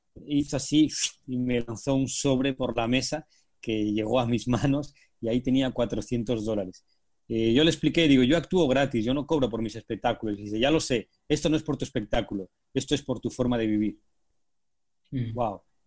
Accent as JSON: {"language": "Spanish", "region": "Asturias", "country": "Spain", "said": "y yo soy de Asturias."}